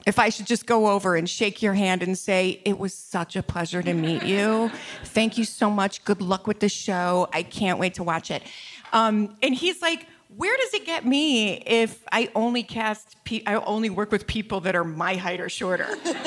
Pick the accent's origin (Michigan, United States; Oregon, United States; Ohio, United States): Michigan, United States; Bay City; I'm from Bay City, Michigan.